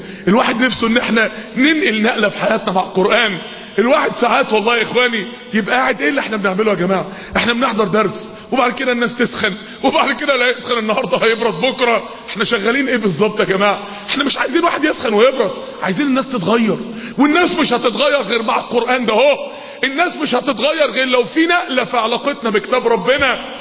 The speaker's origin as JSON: {"language": "Arabic", "town": "Mansoura", "region": "Dakahlia", "country": "Egypt", "tie": "born or raised there", "said": "وانا طفل صغير زمان، معرفش بقى من سنين طويلة قد ايه، وانا طفل صغير كان في المنصورة في اتوبيسات كده"}